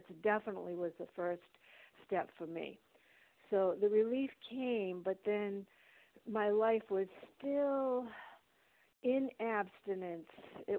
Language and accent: English; New Hampshire, United States; from New Hampshire.